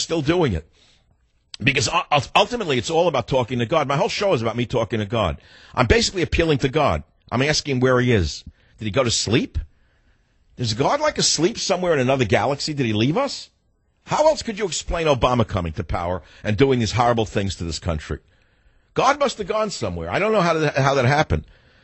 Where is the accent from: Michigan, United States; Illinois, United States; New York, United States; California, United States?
New York, United States; Because I grew up in New York. If you heard Albany, that meant Albany, New York.